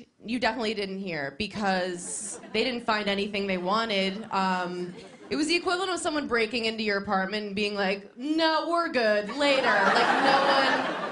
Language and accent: English; Long Island, New York, United States; I was like, but I'm trash from Long Island.